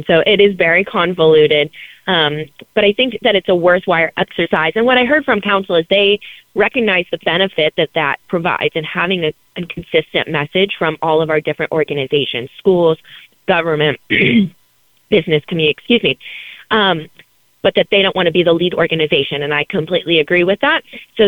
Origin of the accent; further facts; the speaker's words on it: Findlay, Ohio, United States; And one of the things when I say I'm from Findlay, Ohio, anyone that has kind of driven through this area all the time will say, oh, Flag City, USA, do you guys make flags in Findlay?